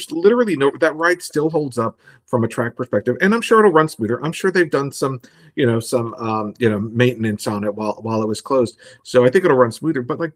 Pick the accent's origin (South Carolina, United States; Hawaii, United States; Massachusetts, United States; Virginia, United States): Virginia, United States; now in Michigan, United States; if you think about like growing up in Virginia, King's Dominion was always the roller coaster park, right?